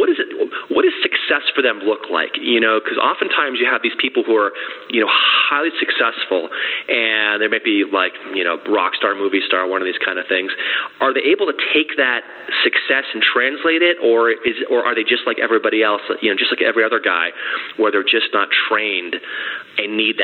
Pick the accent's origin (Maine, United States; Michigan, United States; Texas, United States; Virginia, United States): Maine, United States; Well, I grew up in Maine, so that's good to hear about the lobster there.